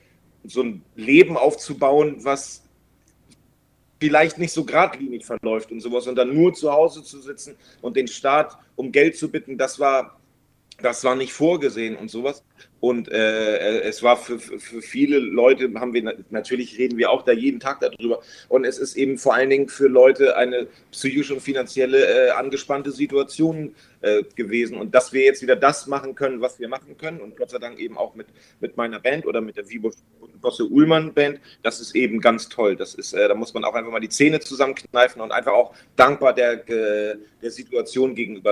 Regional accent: Lower Saxony, Germany; Ich komme aus der Nähe von Cuxhaven

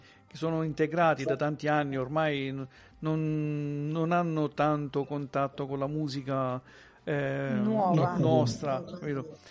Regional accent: Lecce, Apulia, Italy; Noi siamo un po' più giù, siamo salentini. Siamo di Lecce

